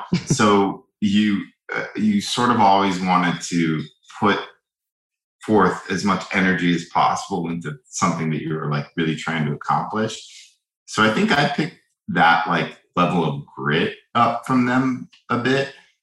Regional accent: Ventura, California, United States; In Southern California, Ventura. It's sort of up the coast from LA.

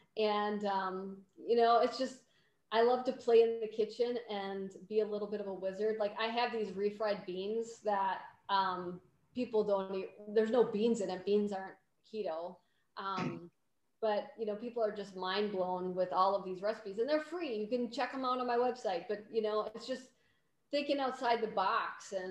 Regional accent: Wisconsin, United States; I'm from Wisconsin originally and we love our cheese. I mean, you buy cheese curds at the gas station.

